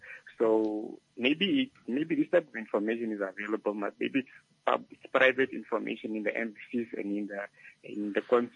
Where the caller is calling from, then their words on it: Oshakati, Oshana, Namibia; I'm calling from Ushakati.